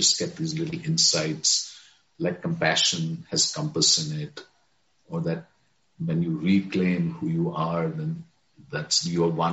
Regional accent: Jammu and Kashmir, India; born there; English is a second language; It wasn't really. I was born in Kashmir, but we grew up with English.

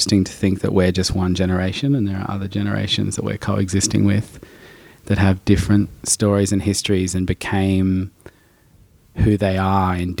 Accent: Darwin, Northern Territory, Australia; I grew up in Darwin where there was a large Filipino community and was in a breakdance crew where most of the boys were somewhat Filipino.

